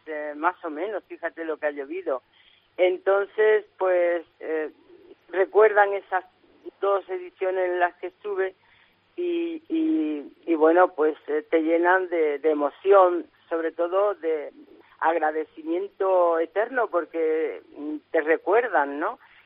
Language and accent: Spanish; Córdoba, Andalusia, Spain; quería, además, crear algo que vieran que era mi tierra, porque ahí la Soleá del Mantón, ¿no? Que la estás viendo, estás viendo a Córdoba, ¿no?